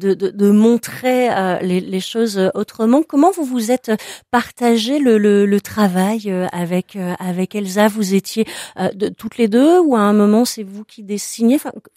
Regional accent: France; Mais c'est vrai que, étant française

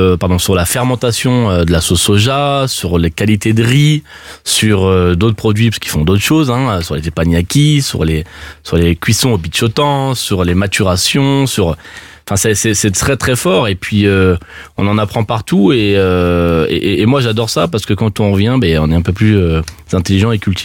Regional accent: France; Je suis français, avant tout, mais je suis aussi d'origine algérienne.

